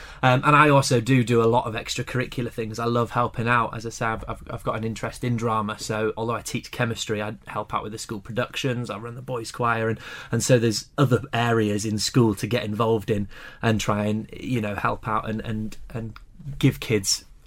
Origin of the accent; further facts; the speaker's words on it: Harrogate, Yorkshire and the Humber, United Kingdom; I actually came back to my hometown, back to Harrogate, and back to the school that I went to as a student